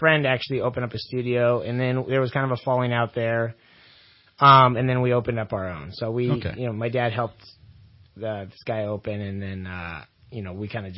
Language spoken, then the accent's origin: English; Redding, California, United States; also born or lived in Cottonwood; Yes, I was born and raised in Reading.